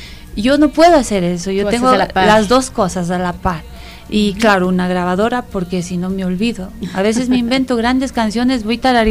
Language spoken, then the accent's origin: Spanish; Baños de Agua Santa, Tungurahua, Ecuador; Porque nací en Baños.